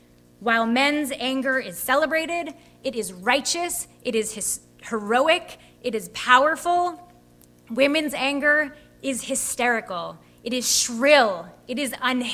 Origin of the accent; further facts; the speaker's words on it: United States; I am angry because I am an American, and I am also very angry because I am a woman.